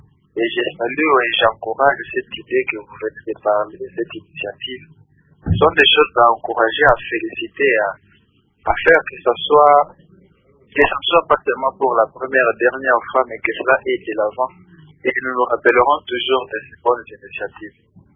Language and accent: French; DR Congo; Et cette liberté nous pousse à faire n'importe quoi que ce soit, parce que nous sommes des Congolais.